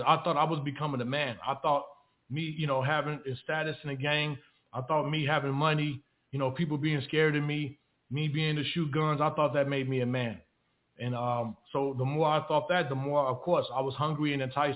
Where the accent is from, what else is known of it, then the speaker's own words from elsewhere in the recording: Chicago, Illinois, United States; But just starting off growing up in Chicago, it was that environment is so hellish.